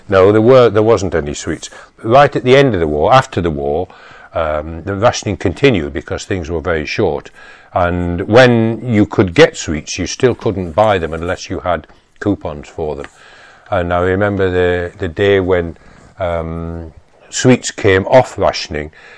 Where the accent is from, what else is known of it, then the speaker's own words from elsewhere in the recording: Huddersfield, Yorkshire and the Humber, United Kingdom; I grew up in Huddersfield in Yorkshire.